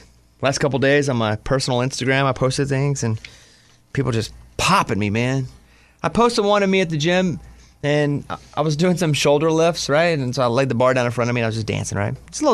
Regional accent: Mountain Pine, Arkansas, United States; from Mountain Pine, Arkansas. Population 700.

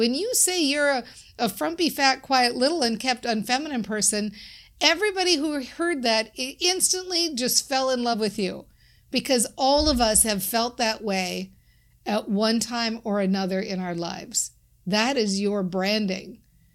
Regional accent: Minnesota, United States; So in my case, you might hear me talk about things like, I'm from Minnesota.

